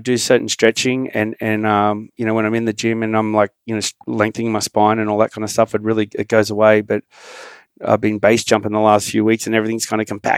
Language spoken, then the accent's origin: English; Australia; born there; I was born in Australia.